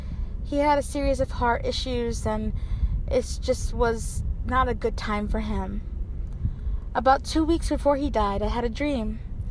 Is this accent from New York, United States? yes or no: yes; New York, United States; Hi, Tony and Jenny. … I'm from New York.